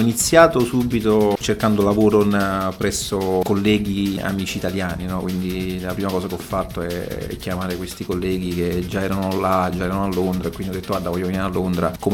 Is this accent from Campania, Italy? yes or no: yes; Naples, Campania, Italy; io da napoletano ci ho riflettuto pochi secondi